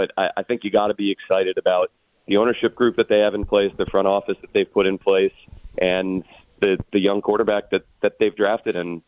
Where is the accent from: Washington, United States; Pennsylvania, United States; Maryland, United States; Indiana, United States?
Maryland, United States; Silver Spring; I grew up in Silver Spring. I went to Einstein, went to University of Delaware.